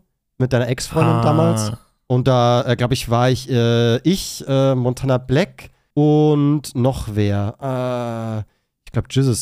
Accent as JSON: {"language": "German", "region": "Bavaria", "country": "Germany", "said": "Ich weiß nicht, ich als Bayer fühle mich ein bisschen angegriffen."}